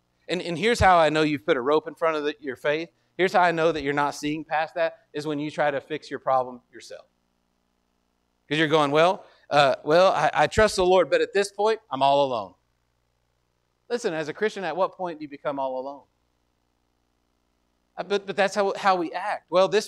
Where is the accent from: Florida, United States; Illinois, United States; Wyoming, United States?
Wyoming, United States; Well, I'm from Wyoming, so I'm just going to buck up, right?